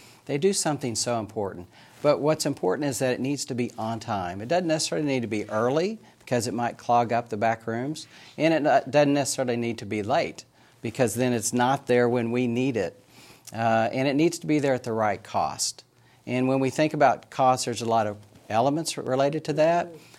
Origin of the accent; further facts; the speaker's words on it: Arkansas, United States; being here in Northwest Arkansas, growing up in Northwest Arkansas